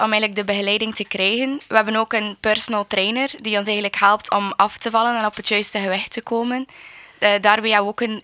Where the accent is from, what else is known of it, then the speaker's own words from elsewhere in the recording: Bruges, West Flanders, Belgium; ik ben finaliste Miss Présence. Ik kom uit Brugge. Ik ben een 19-jarige student die de opleiding sociaal werk volgt.